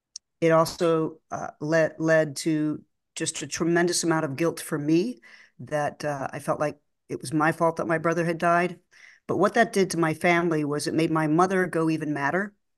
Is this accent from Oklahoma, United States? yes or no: yes; Oklahoma, United States; born there; also born or lived in Texas / Arkansas; I was born in Oklahoma, born on a farm. I was the second oldest. I had an older brother and then a younger brother. We weren't raised on the farm. We moved around Texas, Oklahoma, and Arkansas